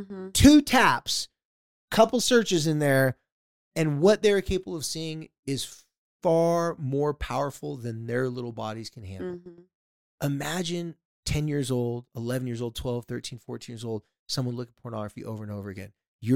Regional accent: San Diego, California, United States; I grew up in San Diego, and there is a surf spot called Black's Beach, and there's a nude beach by it.

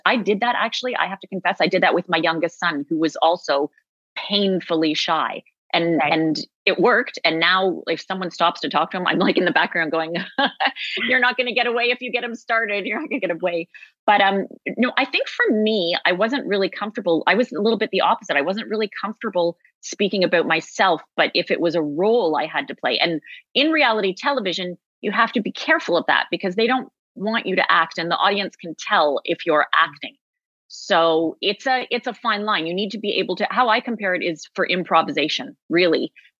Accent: Toronto, Ontario, Canada; I am from Toronto

